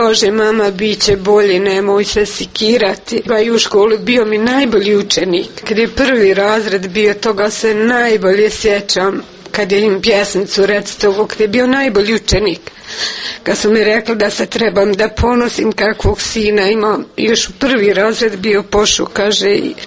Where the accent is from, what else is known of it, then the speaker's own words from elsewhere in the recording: Konjević Polje, Republika Srpska, Bosnia & Herzegovina; Rodom sam od Konjović polja u Glogovoj sam bila udata.